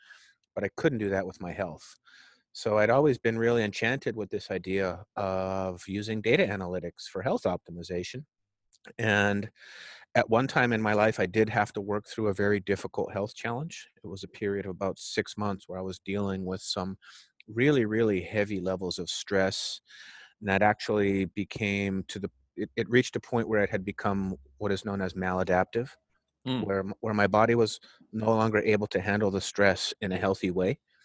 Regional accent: Winnipeg, Manitoba, Canada; Actually, I was born on the Canadian tundra. I'm actually from Winnipeg, Canada. Okay. So I spent 25 humbling winters in Winnipeg, Canada, and really just kind of grew up in a small town in the equivalent of what you would call the Midwest of Canada.

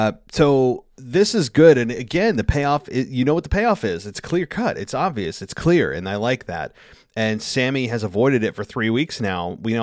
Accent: Albany, New York, United States; And again, guys, this is my hometown.

